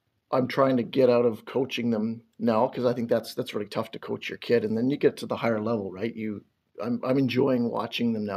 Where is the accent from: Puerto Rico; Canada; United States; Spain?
Canada; Kenaston, Saskatchewan; So my hometown was Keniston, Saskatchewan